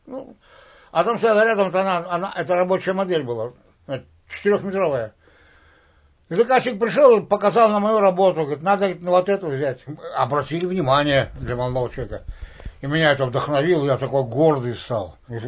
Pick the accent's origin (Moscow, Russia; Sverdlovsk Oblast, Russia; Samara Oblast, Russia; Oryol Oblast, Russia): Sverdlovsk Oblast, Russia; Yekaterinburg; И я из Свердловска.